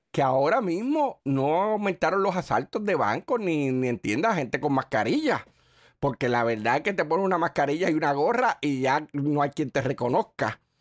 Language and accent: Spanish; San Lorenzo, Puerto Rico; de San Lorenzo, de mi pueblo.